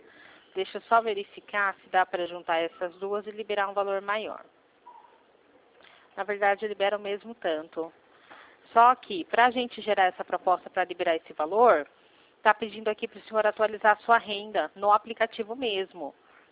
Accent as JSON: {"language": "Portuguese", "town": "Limeira", "region": "São Paulo", "country": "Brazil", "said": "eu sou aqui de Limeira, interior de São Paulo."}